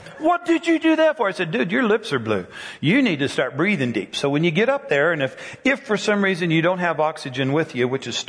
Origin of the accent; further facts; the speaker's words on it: Colorado, United States; I said, I grew up in Colorado.